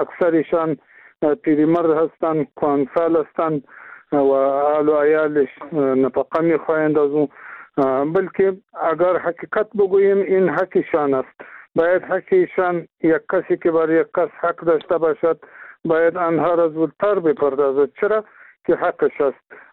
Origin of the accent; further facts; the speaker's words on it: Afghanistan; ما هم دقیق هستیم، چرا که ما افغان هستیم